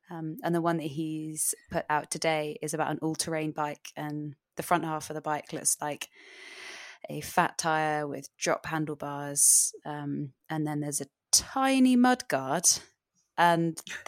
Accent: United Kingdom; I'm British

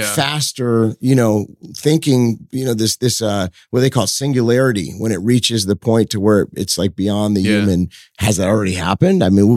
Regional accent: California, United States; I'm from California.

